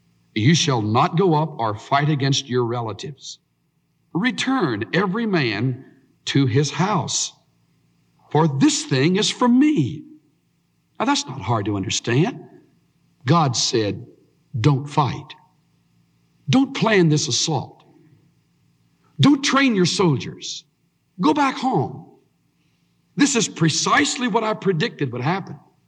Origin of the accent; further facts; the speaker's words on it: Houston, Texas, United States; I was raised down in Houston near Galveston.